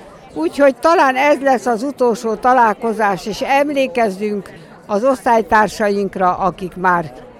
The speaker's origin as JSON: {"language": "Hungarian", "town": "Arad", "region": "Arad County", "country": "Romania", "tie": "born or raised there", "said": "Aradi vagyok, itt érettségiztem."}